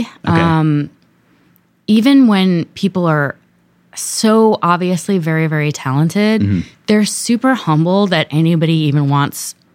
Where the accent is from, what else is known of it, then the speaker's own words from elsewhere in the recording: Washington, D.C., United States; also born or lived in Atlanta, Georgia; So I lived outside of Washington, D.C. when I was in high school. And then, I was born in outside of Atlanta, Georgia, because my dad was always kind of moving to the big cities